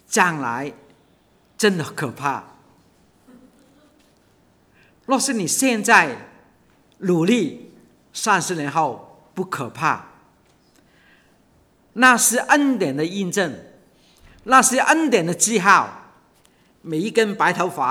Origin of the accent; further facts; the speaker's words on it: China; 我们中国人所谓的听话很有意思。